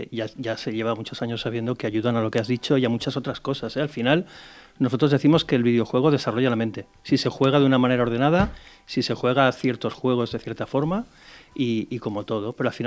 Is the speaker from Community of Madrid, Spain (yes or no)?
no; Valencia, Valencian Community, Spain; Yo soy de aquí de Valencia, vengo de aquí de muy cerquita, de Patrais